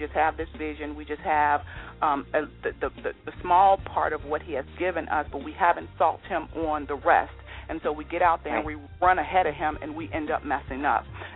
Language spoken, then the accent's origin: English; Chicago, Illinois, United States; So we come from Chicago. So my mother and my sisters and my brother, everybody is there.